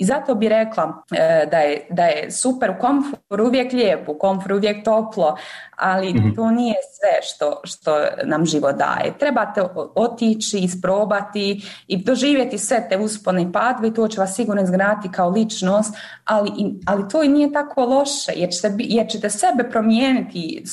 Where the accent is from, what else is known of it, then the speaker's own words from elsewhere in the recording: Bosnia & Herzegovina; u Europskom parlamentu sam se zaposlila kao Bosanka Hercegovka i trebalo je posebno odobrenje da se zaposlim jer nisam državljanka Europske unije